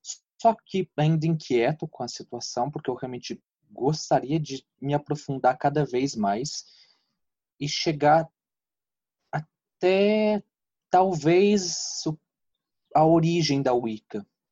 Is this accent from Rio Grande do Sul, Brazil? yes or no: no; Aparecida, São Paulo, Brazil; born there; Eu nasci em Aparecida, né, uma cidade extremamente religiosa. Tive uma educação muito católica.